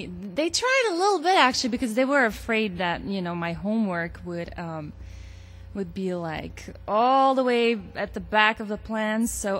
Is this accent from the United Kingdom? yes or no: no; Ghent, Flanders, Belgium; English is a second language; now in United States; I'm from Belgium, actually, from Ghent.